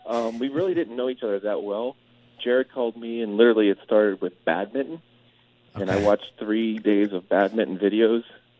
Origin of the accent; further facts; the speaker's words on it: Pittsburgh, Pennsylvania, United States; So I grew up in Pittsburgh, not too far from Toronto.